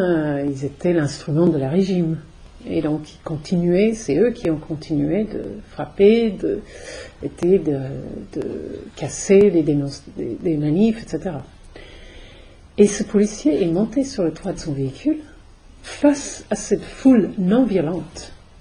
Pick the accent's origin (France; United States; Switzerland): United States; accent: American; French is a second language; Moi, je, avec mon accent américain, je dis Edinburgh.